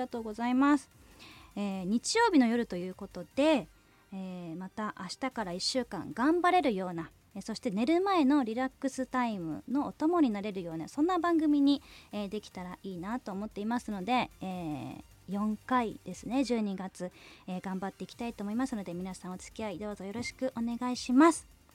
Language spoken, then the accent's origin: Japanese; Sunagawa, Hokkaido, Japan; now in Sapporo, Japan; 出身は砂川市です。現在は札幌に住んでね、ライブ活動などをしてますけれども